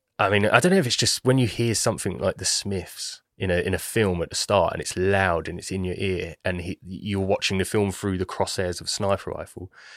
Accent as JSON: {"language": "English", "country": "United Kingdom", "said": "I hate being British."}